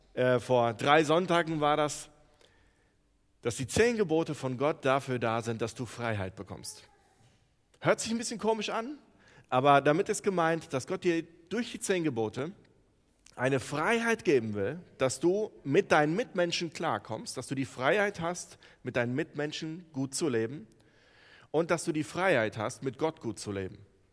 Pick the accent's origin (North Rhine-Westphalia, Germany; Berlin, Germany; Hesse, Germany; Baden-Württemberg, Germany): North Rhine-Westphalia, Germany; Neuss; ich komme aus Neuss, ich bin Jugendreferent